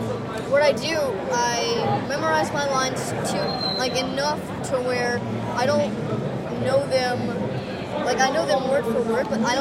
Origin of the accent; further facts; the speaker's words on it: Georgia, United States; I do this thing called the Georgia Cyber Academy, and I'm actually from Georgia.